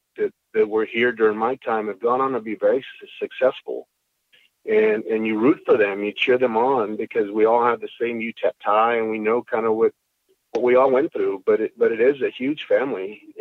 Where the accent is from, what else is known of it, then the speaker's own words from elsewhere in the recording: San Antonio, Texas, United States; now in El Paso, United States; You know, I'll always be from San Antonio because that was my hometown. But I love El Paso.